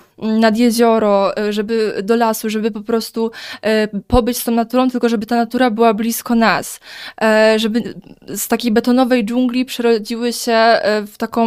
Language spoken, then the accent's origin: Polish; Silesian Voivodeship, Poland; właśnie na to jako Ślązacy i ogólnie mieszkańcy województwa śląskiego zasługujemy